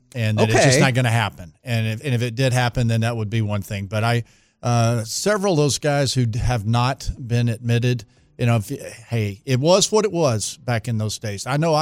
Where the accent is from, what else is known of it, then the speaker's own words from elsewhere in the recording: Houston, Texas, United States; also born or lived in New England; I grew up in Houston, so I'm an Astros fan.